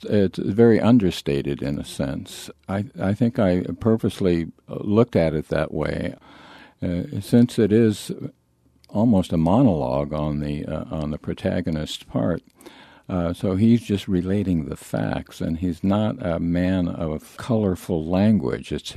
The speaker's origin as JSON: {"language": "English", "country": "Canada", "tie": "born or raised there", "said": "Well, of course, I grew up in Canada in the late 40s, early 50s, and there was no TV in those days."}